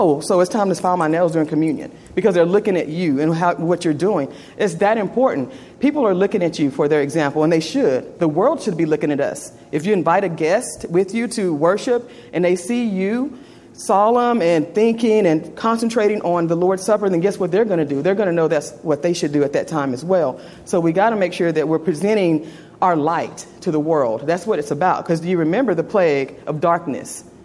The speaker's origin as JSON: {"language": "English", "town": "Elk City", "region": "Oklahoma", "country": "United States", "tie": "born or raised there", "said": "I lived in a place called Elk City, Oklahoma. That was my hometown."}